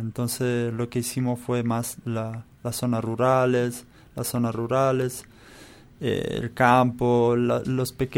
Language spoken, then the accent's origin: Spanish; Bazzano, Emilia-Romagna, Italy; Spanish is a second language; yo me fui de Bazzano, mi pueblo, a Verona, que son 130.